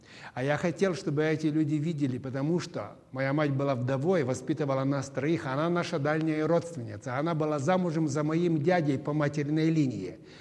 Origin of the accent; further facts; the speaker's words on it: Chernivtsi, Chernivtsi Oblast, Ukraine; приеду в Украину, в свой город Черновцы, и проведу евангельскую программу, потому что сам украинец в России проработал 34 года